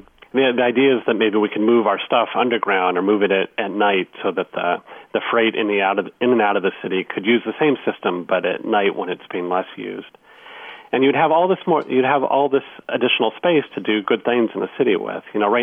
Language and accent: English; California, United States; now in New York, United States; I grew up in California, too. I grew up in the Bay Area and grew up in the suburbs and thought that you just drove your car because that's what everybody did.